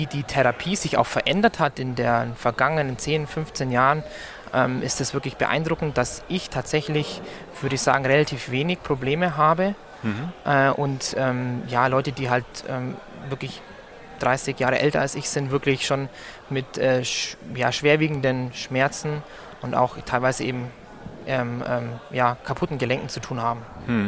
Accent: Augsburg, Bavaria, Germany; 24 Jahre alt, habe eine mittelschwere Hämophilie, Restaktivität so 4-5%. Und komme gebürtig aus Augsburg, da wohne ich auch.

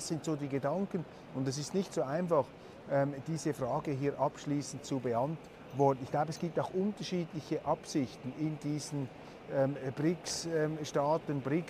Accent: Switzerland; now in Kazan, Russia; Übrigens als Schweizer hat man gewisse Vorteile in Kasan. Wenn ich sage Schweizaria, dann zaubere ich damit vielen Russen ein Lächeln aufs Gesicht. Ich vertrete auch und ich verteidige immer die Schweiz, wenn ich im Ausland bin

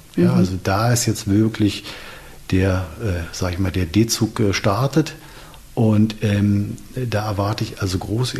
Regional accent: Berlin, Germany; Wir beide als Berliner

